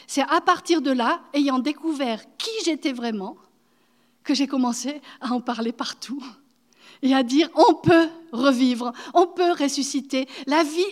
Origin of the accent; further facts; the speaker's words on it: France; Et nous, en tant que Français, ça nous a beaucoup touchés